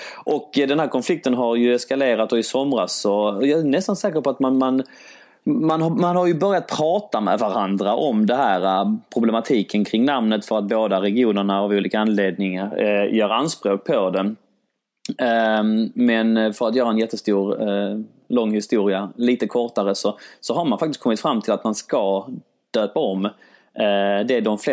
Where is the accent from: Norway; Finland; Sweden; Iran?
Sweden; born there; min pappa är från Polen, min pappa från Grekland, jag är född i Sverige